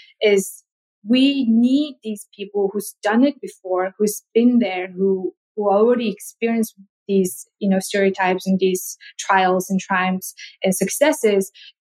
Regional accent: Mongolia; moved away; also born or lived in South Korea; So growing up in Mongolia, I didn't get to eat a lot of fruit because it's just so expensive and we don't have a lot. And when I first moved to South Korea

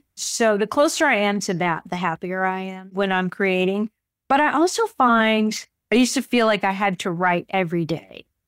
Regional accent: Morton, Washington, United States; because I come from Morton, Washington, really small town.

